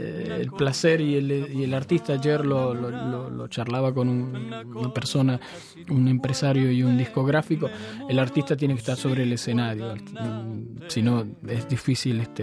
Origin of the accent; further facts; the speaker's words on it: Argentina; cerré este viaje a Argentina, que fue sí por familia, sí por placer, sí por volver a mi tierra